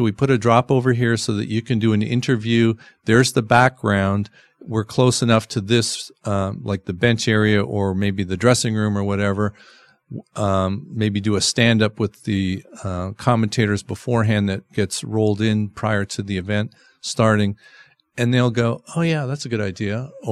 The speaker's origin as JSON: {"language": "English", "country": "Canada", "moved": "yes", "said": "being a Canadian sitting in the stands right above the net?"}